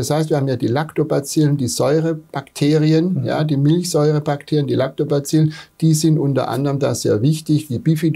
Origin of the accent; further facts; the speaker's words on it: Pforzheim, Baden-Württemberg, Germany; gerade wir kommen ja aus Pforzheim, froh drum.